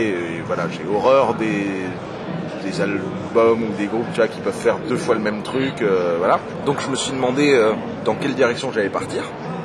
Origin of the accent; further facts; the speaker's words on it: Troyes, Grand Est, France; Un à Troyes, dans ma ville natale.